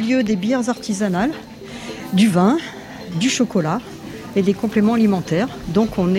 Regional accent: Paris, Île-de-France, France; Moi, je suis parisienne. J'ai jamais vécu dans un petit bourg, dans un petit village

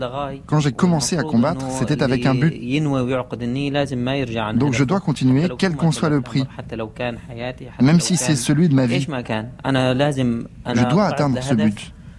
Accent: Hama, Hama Governorate, Syria; Alors moi, je suis originaire de Hama.

